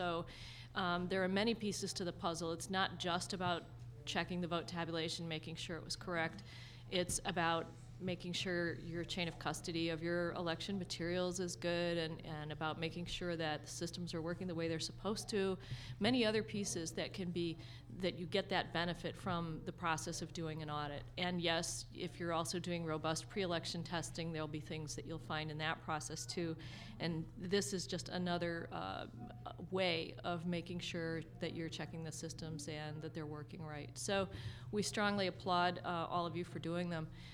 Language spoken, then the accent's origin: English; Chicago, Illinois, United States; now in San Diego, United States; I usually tell them, well, I'm from Chicago. And that's pretty much all they need to know. but right now I'm from San Diego, and so I'm taking up some sun worshiper space out there